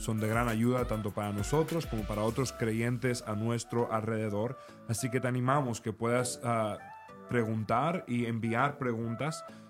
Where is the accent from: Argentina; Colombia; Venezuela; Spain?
Spain; Y como español, a mí me duele un poco